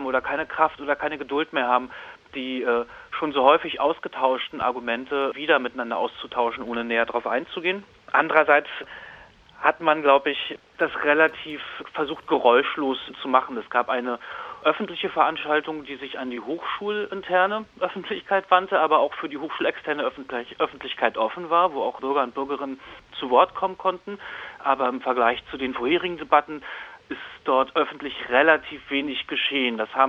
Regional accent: Greifswald, Mecklenburg-Vorpommern, Germany; ich bin auch aus Greifswald

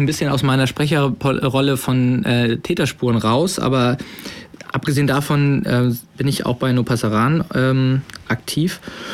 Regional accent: Hamburg, Germany; also ich komme aus Hamburg, wie ihr hört

